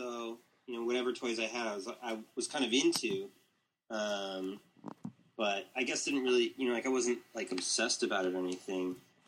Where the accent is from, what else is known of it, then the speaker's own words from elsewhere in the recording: Tucson, Arizona, United States; now in Phoenix, United States; I was born and raised in Tucson. And so when I came back from Taiwan, I ended up, back in Tucson, and that's sort of, that's my home turf. We've since moved up to Phoenix.